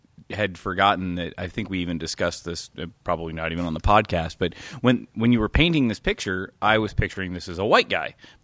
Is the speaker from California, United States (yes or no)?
no; Louisiana, United States; I'm from Louisiana.